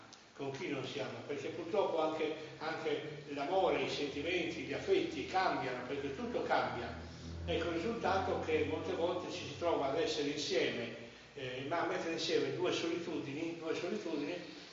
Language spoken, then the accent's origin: Italian; Sassari, Sardinia, Italy; born there; mio padre era di famiglia ligure, però io sono nato a Sassari, sono molto legato a questa città